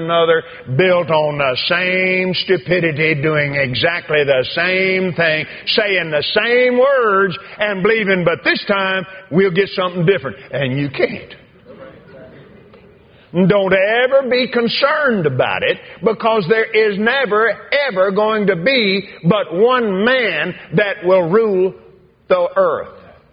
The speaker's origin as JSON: {"language": "English", "region": "the South", "country": "United States", "said": "He comes from Great Britain. I come from the South, and you come from New England."}